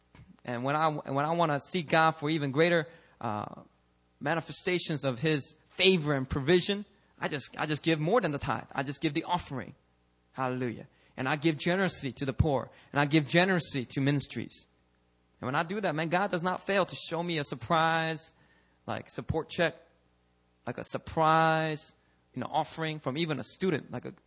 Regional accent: United States; I'm Korean American and it still offended me

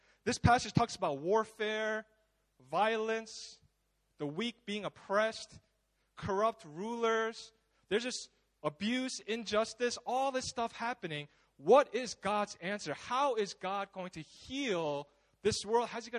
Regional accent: United States; now in Sydney, Australia; especially here in Sydney, you know, I grew up in America, and so Christmas time was always cold, there was snow

